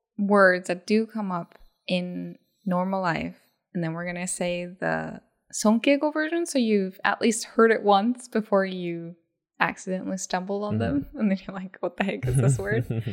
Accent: Japan; I think growing up in Japan, you kind of do the same thing where you're just exposed a little bit at a time.

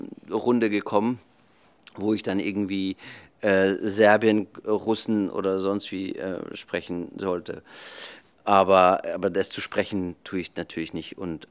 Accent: Germany; first language French; ich bin Franzose, meine Mutter war Französin, mein Vater Deutsch. Ich bin auf der französischen Schule in Deutschland groß geworden und habe dort Englischunterricht gehabt. Also habe ich auch natürlich gleich Englisch gelernt und eben auch Spanisch.

